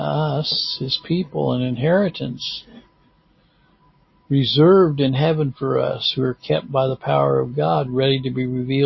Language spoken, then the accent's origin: English; Overland Park, Kansas, United States; also born or lived in Independence, Missouri / Northwest Missouri; I lived for a while and I was raised in Overland Park, Kansas. I lived in Independence, Missouri for 8 years. I lived in Northwest Missouri for 16 years. And I've lived down here in Pineville now going on 8 years.